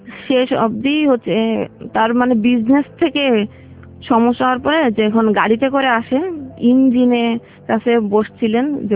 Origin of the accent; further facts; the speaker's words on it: Jessore, Khulna Division, Bangladesh; আমার বাড়ি হচ্ছে যশোর জেলার একদম প্রপারেই, টাউনে, সদর জেলার। গ্রামের পরিবেশ হয়তো একটু আধটু ছিল, কিন্তু শহরের মতো করেই আমি বড় হয়েছি।